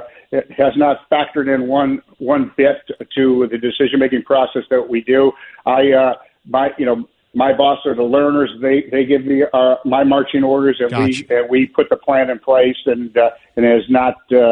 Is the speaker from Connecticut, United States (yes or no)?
no; Chicago, Illinois, United States; moved away